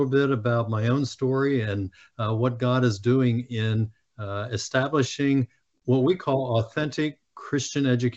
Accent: Pennsylvania, United States; I'm from Pennsylvania, and tested the waters and took two courses.

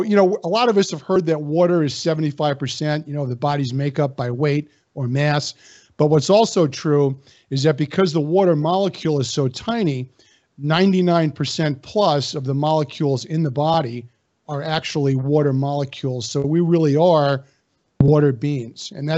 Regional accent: New York, United States; Well, you know, I grew up in New York. My dad was a dentist

